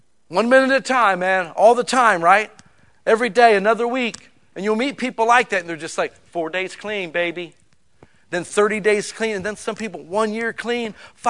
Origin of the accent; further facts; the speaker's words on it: Akron, Ohio, United States; I'm from Akron, Ohio, the rubber capital of the world. Everybody worked at the factory.